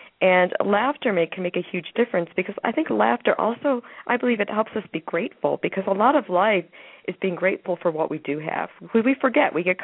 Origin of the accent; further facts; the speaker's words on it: Naperville, Illinois, United States; I'm leaving. I'm going back to New Mexico. I grew up in Naperville, been here, went back to Naperville, and I came back.